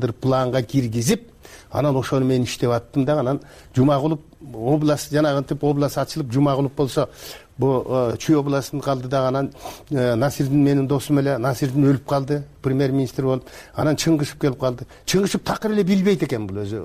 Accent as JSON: {"language": "Kyrgyz", "region": "Naryn Region", "country": "Kyrgyzstan", "said": "Мен өзүм нарындыкмын да."}